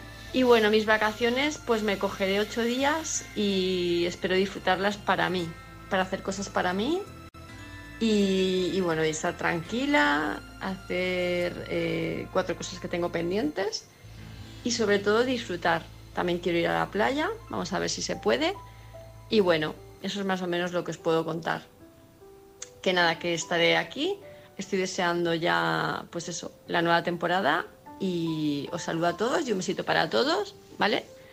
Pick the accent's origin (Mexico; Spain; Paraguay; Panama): Spain; Palma, Balearic Islands; Palma de Mallorca, ya me conocéis, intento hablar cada noche.